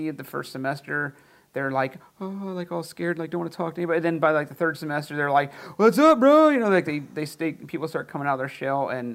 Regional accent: Ohio, United States; also born or lived in Hawaii; And I was like, well, Tennessee, I'm from Ohio. My wife's from Georgia. We've driven through Tennessee a million times back and forth.

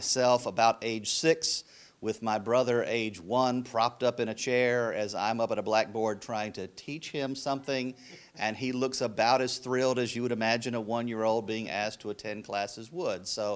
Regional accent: the South, United States; also born or lived in West; We'd lived out in the West for a while, but we're from the South originally, so we were looking to get back to where things are green again.

